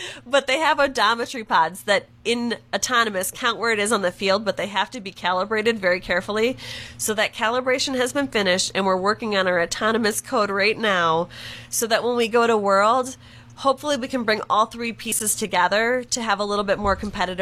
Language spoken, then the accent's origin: English; Michigan, United States; And I have to smile because I grew up in Michigan, too.